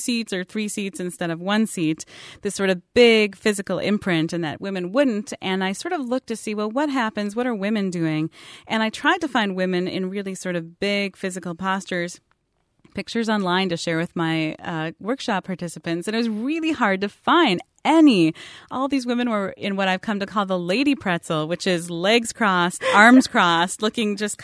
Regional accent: Wisconsin, United States; My father was from Mexico, but I grew up in Wisconsin with my mom, who was, you know, of German heritage, and my grandparents.

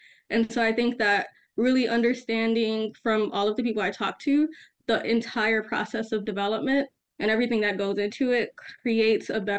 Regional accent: Milwaukee, Wisconsin, United States; So I think for me, growing up in Milwaukee, I've always been interested in how can I not only influence the way that the city changes

